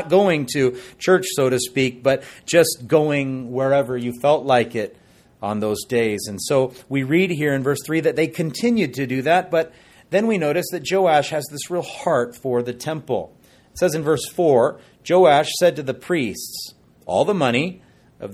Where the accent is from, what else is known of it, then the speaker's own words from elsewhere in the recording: Hawaii, United States; where I grew up out on the North Shore near Sunset Beach. I still remember the house, 59003 Huelo Street.